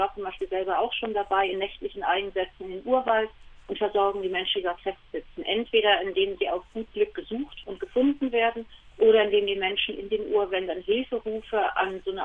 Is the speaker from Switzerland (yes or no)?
no; Germany; Und das ist noch harmlos, denn wir sind Deutsche.